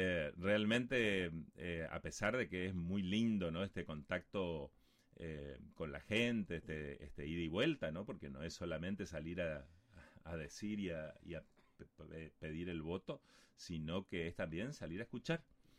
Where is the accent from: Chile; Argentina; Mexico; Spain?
Argentina; Paso de los Libres, Corrientes; lo que más me duele como libreño, lo que más me duele como ciudadano argentino, como ser humano